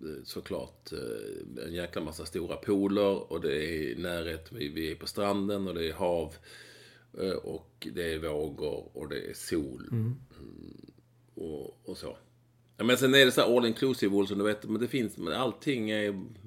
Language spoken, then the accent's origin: Swedish; Skåne, Sweden; accent: Scanian; för jag blir hånad här hemma om jag pratar för mycket skånska